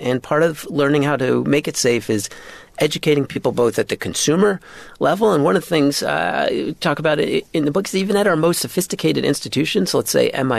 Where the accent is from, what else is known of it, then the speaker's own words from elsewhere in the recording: New York, United States; when I grew up in New York in the 80s